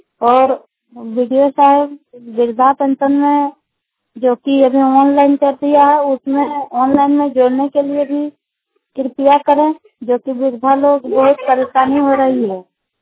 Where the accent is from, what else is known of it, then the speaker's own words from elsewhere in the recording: Patna, Jharkhand, India; ग्राम Patna post गावा थाना गावा जिला गिरिडीह की रहने वाली हूँ।